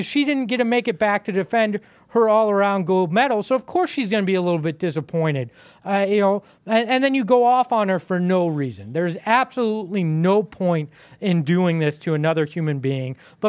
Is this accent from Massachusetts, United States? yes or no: no; Arizona, United States; when I was a kid growing up in the Valley, I rooted for ASU football.